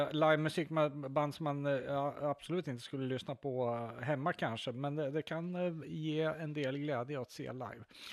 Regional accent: Köping, Västmanland County, Sweden; jag var i Köping, min hemstad

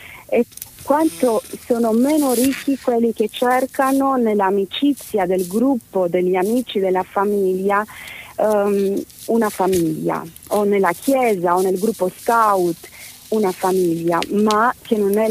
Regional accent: Romania; io sono rumena e sono lontana da mio padre.

